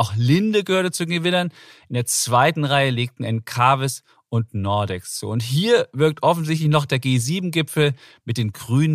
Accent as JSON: {"language": "German", "region": "East Germany", "country": "Germany", "tie": "born there", "said": "für mich als gebürtigen Ostdeutschen"}